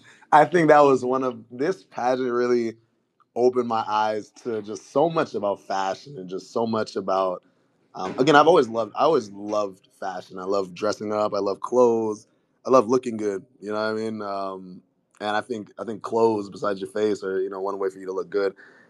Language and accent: English; Nigeria; Is I just wanted to give something very regal, powerful, and just unapologetically Nigerian, you know.